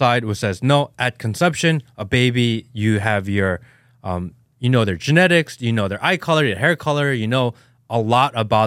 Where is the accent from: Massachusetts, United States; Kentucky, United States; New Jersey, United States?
New Jersey, United States; Yeah, we're East Coast. I grew up in Jersey.